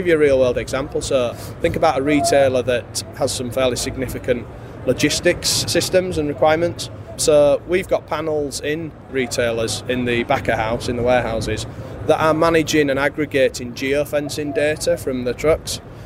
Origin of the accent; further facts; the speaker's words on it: the north of England, United Kingdom; a lot of Americans think we are from Australia, because we're from the north of England.